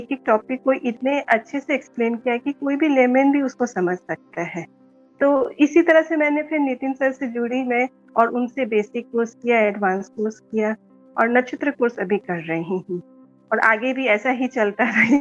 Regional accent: Vapi, Gujarat, India; मैं वापी गुजरात से हूँ।

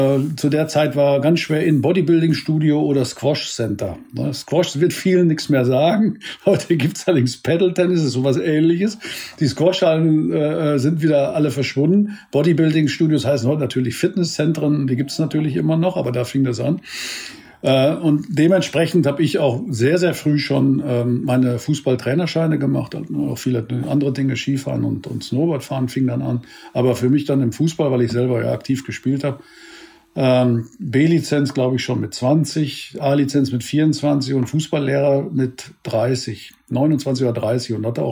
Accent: North Rhine-Westphalia, Germany; born there; da wo ich geboren bin im Münsterland

